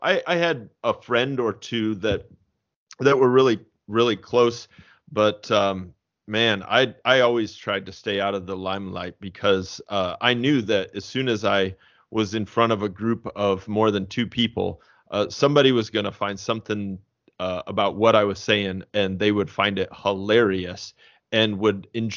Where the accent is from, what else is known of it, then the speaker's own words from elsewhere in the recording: Fort Wayne, Indiana, United States; I grew up in a Lutheran household. I grew up in Fort Wayne, Indiana.